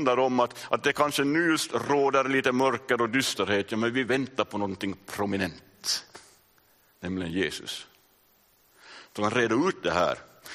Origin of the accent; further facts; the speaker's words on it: Järfälla, Stockholm County, Sweden; born there; place of birth, Järfälla. Det visste ni inte. Där är jag född.